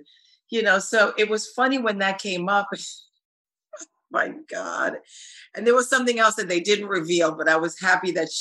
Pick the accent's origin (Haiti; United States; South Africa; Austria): Haiti; I'm from Haiti.